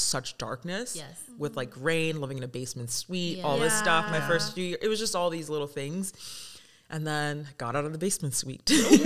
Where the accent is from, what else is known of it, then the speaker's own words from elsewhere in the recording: Ottawa, Ontario, Canada; also born or lived in South Sudan; now in Vancouver, Canada; So I've been in Vancouver for almost 10 years, originally from South Sudan. And growing up in Canada in general, like I think Ottawa was a very multidisciplinary